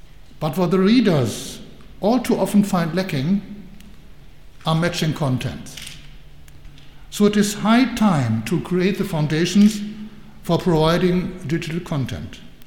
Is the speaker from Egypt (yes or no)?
no; Germany; English is a second language; you have no doubt that I'm a German, as Arno de Kemp is a Dutch, and you heard from my accent. But I try hard not to spoil my pronunciation and to become too English. I try hard to stay German.